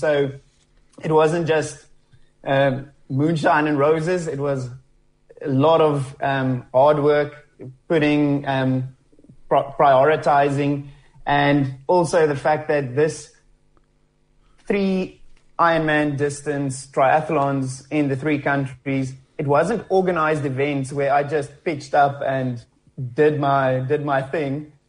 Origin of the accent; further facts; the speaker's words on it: South Africa; now in United Kingdom; when we came from South Africa to the UK